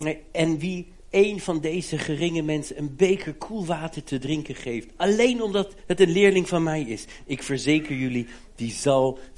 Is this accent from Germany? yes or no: yes; Germany; Ik ben in Duitsland opgegroeid